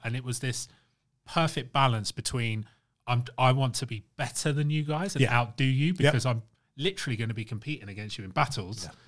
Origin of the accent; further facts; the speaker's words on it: London, United Kingdom; I'm from London, I grew up in London, I came up in the London scene.